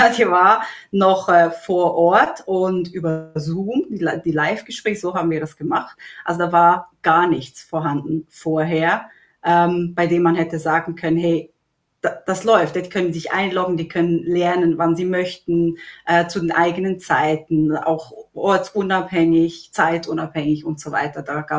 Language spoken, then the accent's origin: German; Switzerland; ich komme aus der Schweiz